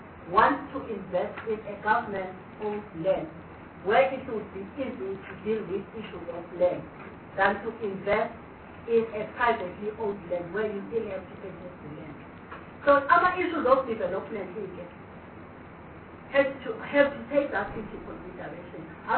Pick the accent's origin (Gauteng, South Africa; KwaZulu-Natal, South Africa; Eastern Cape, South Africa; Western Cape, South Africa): KwaZulu-Natal, South Africa; Harding; born there; we could have a similar system in Harding where I was born